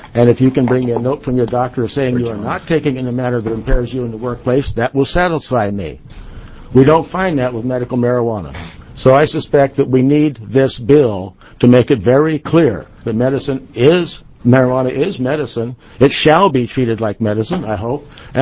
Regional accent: Williams, Oregon, United States; I'm from Williams, Oregon.

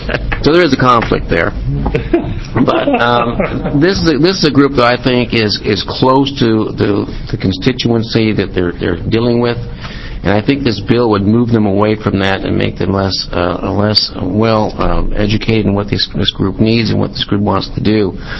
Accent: Oregon, United States; I'm from Southern Oregon, the Senate district next door to Senator Atkinson.

